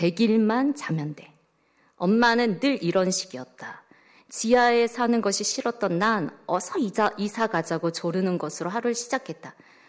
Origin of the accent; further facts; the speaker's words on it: South Korea; 저도 한국 사람입니다.